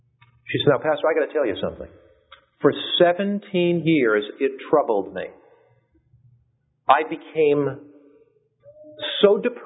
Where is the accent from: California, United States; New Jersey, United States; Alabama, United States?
California, United States; Los Angeles; And I come from Los Angeles, where in Hollywood they're always having a new face.